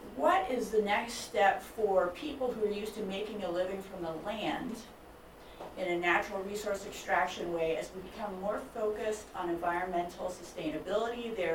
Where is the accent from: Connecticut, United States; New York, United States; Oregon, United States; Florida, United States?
Oregon, United States; Ashland; I also am from Southern Oregon, which is affectionately known by many as the Emerald Triangle. I grew up in Ashland, and my family has lived in Southern Oregon for six generations.